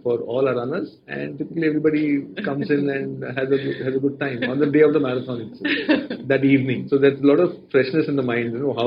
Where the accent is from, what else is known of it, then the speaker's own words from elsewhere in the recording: Mangalore, Karnataka, India; The community, we are from Mangalore.